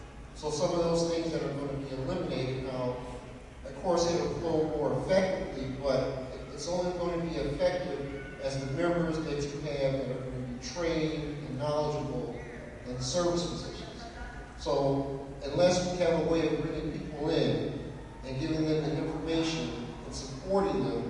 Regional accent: New York, United States; I'm from the Western New York region.

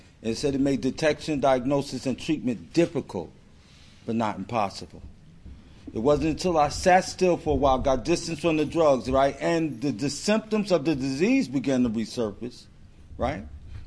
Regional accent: Brooklyn, New York, United States; I come from Brooklyn, right, and I like to thank Ocean City for having me

